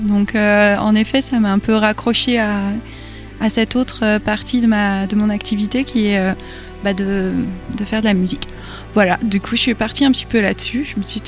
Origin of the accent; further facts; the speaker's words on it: Pays de la Loire, France; On habitait dans un petit village, donc on allait à La Roche-sur-Yon. Moi, je suis de Vendée à l'origine.